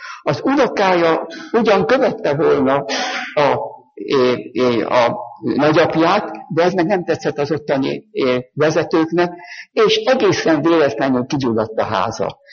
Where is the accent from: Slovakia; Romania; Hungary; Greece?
Hungary; Budapest; Én is borotvált pesti vagyok